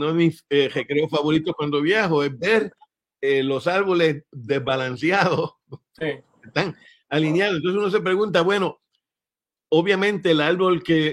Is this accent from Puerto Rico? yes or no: yes; Puerto Rico; yo me crié estudiando en Puerto Rico, todas las escuelas públicas, la Universidad de Puerto Rico, la maestría